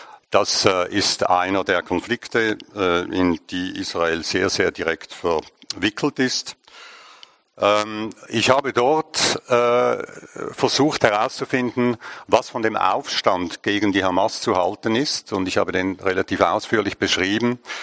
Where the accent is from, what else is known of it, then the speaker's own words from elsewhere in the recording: Zurich, Switzerland; sollte ich als Zürcher sagen